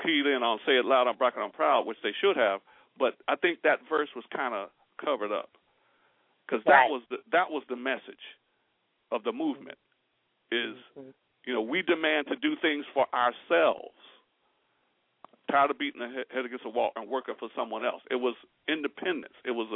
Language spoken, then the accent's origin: English; Cincinnati, Ohio, United States; now in Westchester, United States; Yes, I'm in New York, upstate, Westchester. And, you know, I've lived here for a long time. You know, I'm from Cincinnati. But, you know, I've lived here, you know, most of my life.